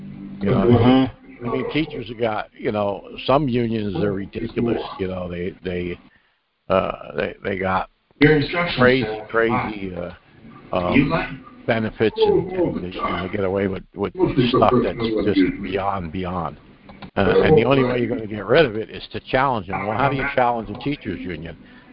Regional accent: New York, United States; Okay, Walt from New York. What's up? My home state.

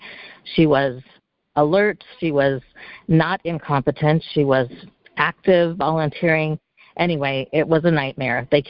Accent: Minnesota, United States; I'm from Minnesota.

